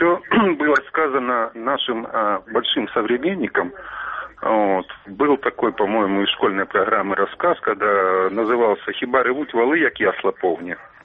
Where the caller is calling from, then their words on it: Avdiivka, Donetsk Oblast, Ukraine; Авдеевка, Донецкая область.